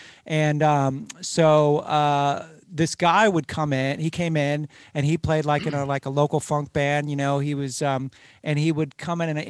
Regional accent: Cincinnati, Ohio, United States; Well, a big part of it is growing up in Cincinnati.

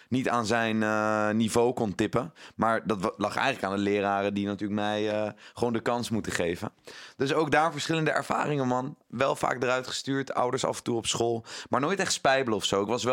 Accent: The Hague, South Holland, Netherlands; ik ben in Den Haag opgegroeid, dus ik zat daar ook op de middelbare.

